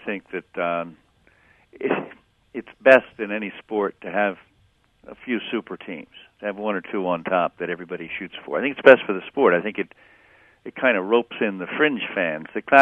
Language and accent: English; Baltimore, Maryland, United States; I'm sure I'm from Baltimore, and a lot of Baltimoreans would claim that the Colts of Johnny Unitas could whip these guys